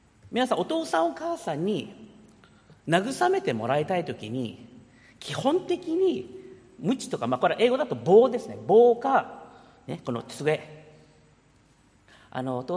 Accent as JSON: {"language": "Japanese", "country": "United States", "tie": "born or raised there", "said": "私はアメリカで育ったので、アメリカ人っていうのはやっぱり大きくて強い人が有利なんですよね。"}